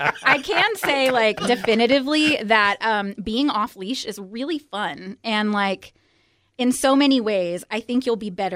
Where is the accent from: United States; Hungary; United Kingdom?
United States; Nashville, Tennessee; I know this community. I grew up here. I grew up on Music Row.